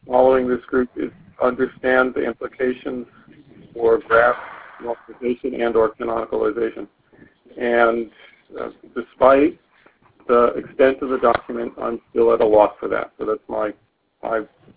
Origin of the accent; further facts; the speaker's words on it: Berlin, Germany; from Berlin.